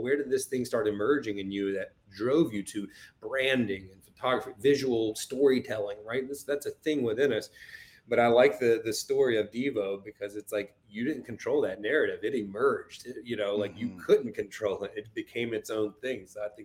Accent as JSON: {"language": "English", "region": "East Coast", "country": "United States", "said": "I'm from the East Coast, but I look out today."}